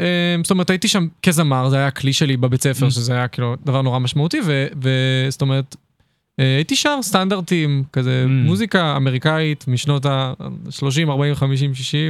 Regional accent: Ramat Gan, Tel Aviv District, Israel; אני מרמת גן במקור, מקום קצת אפור, אבל מספיק קרוב לתל אביב.

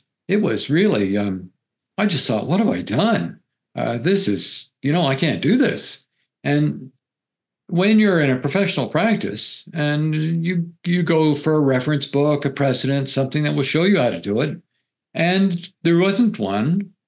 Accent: Canada; I'm from Canada. I practiced law in Canada for 25 years

